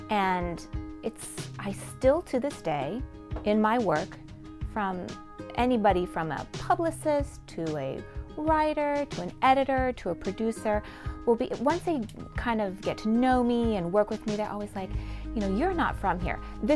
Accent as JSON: {"language": "English", "region": "California", "country": "United States", "said": "I'm a Californian, which is kind of ironic because I've been actually on the East Coast for so, so long."}